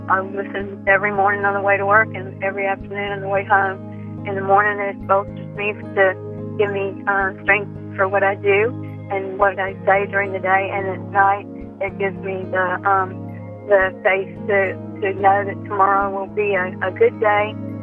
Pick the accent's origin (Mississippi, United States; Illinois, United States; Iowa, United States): Mississippi, United States; I'm from Louisiana, originally from Mississippi.